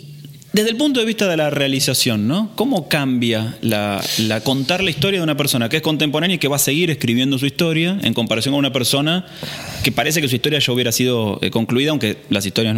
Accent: Buenos Aires, Argentina; los que somos de Urquiza, todo el mundo sabe dónde queda

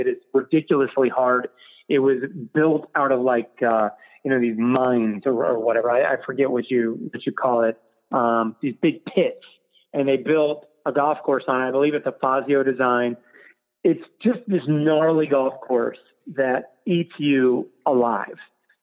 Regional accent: Indiana, United States; Dude, so I'm from Indiana. I'm a proud Hoosier.

